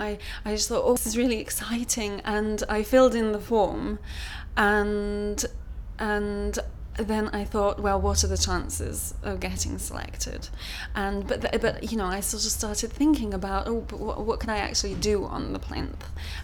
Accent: Cambridge, East of England, United Kingdom; I was born on May 24th, 1978 and I come from Cambridge.

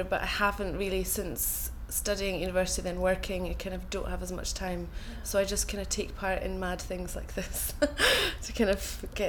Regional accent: Benbecula, Scotland, United Kingdom; now in Glasgow, United Kingdom; Yeah, I grew up on Benbecula, which is a really small island in the Western Isles on the northwest coast of Scotland. I think there's about a population of about 2,000 people, but it's quite small. So I grew up there and then moved to Glasgow for university.

